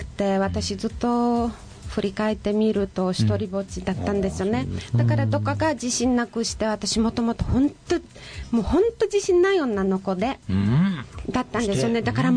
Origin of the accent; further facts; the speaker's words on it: Poland; Japanese is a second language; 私たちポーランド人は